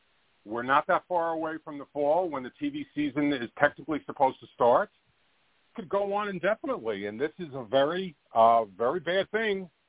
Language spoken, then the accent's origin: English; Queens, New York, United States; Fran was my neighbor growing up in Queens.